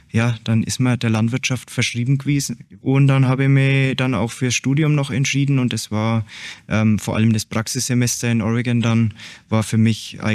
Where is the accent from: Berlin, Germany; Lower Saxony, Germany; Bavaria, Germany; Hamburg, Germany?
Bavaria, Germany; Ich bin ein Franke, also ich bin sehr traditionell, oder Bayern, sehr traditionsbewusst.